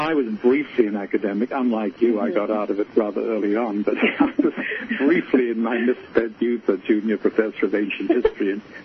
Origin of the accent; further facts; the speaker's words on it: Australia; I'm a product of the British Empire and Commonwealth as an Australian, you know.